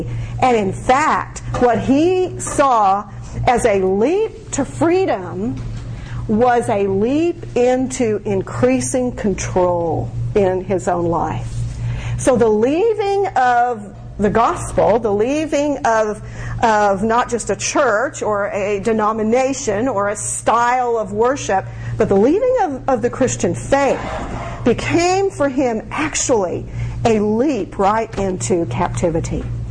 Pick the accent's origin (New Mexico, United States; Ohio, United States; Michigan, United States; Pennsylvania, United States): New Mexico, United States; Albuquerque; a family that I grew up with in Albuquerque, New Mexico